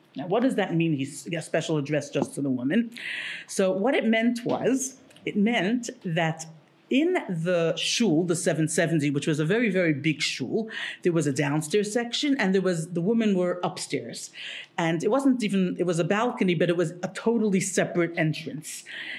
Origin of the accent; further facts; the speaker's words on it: New Jersey, United States; I grew up in New Jersey, which was just about an hour and a half drive from New York.